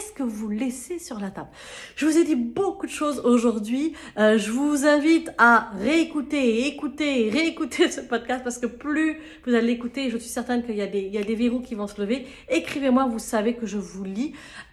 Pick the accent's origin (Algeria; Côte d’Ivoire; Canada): Côte d’Ivoire; Au-delà de la femme, l'ivoirienne, parce que vous le savez, je viens de Côte d'Ivoire et je me sens beaucoup très, très, très ivoirienne. Et d'ailleurs, je suis actuellement en Côte d'Ivoire pendant que je vous tourne cette vidéo.